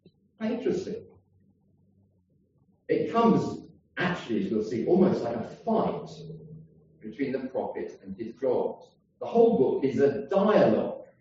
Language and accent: English; United Kingdom; because we're British